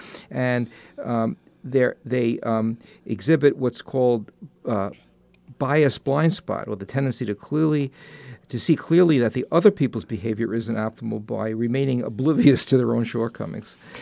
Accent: New York, United States; accent: New York; So how come I still have my New York accent and you don't have a Chinese accent?

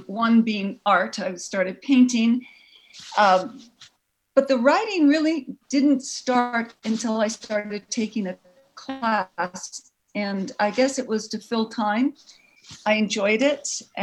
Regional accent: Pasadena, California, United States; Oh, I grew up in Pasadena. Pasadena, California.

